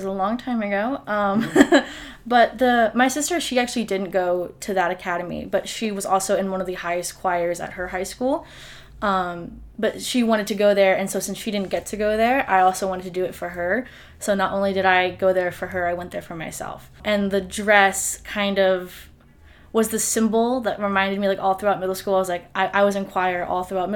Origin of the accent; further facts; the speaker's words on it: Virginia Beach, Virginia, United States; We had academies where I'm from Virginia Beach, and each high school had like a specific academy.